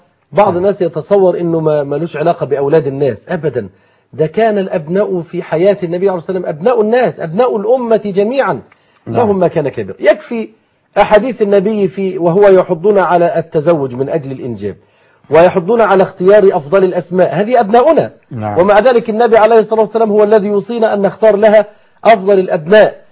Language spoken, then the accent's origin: Arabic; Upper Egypt, Egypt; وأنا صعيدي حتى لا يغضب الصعيد، أنا صعيدي أصلا